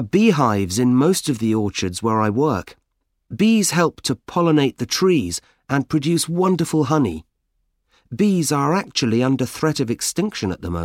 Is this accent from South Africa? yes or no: no; Malaysia; Well, I'm from Malaysia.